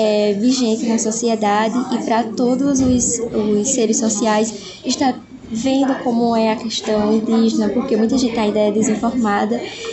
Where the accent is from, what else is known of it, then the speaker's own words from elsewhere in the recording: Pernambuco, Brazil; E eu sou lá do interior de Pernambuco e fiz de tudo para estar aqui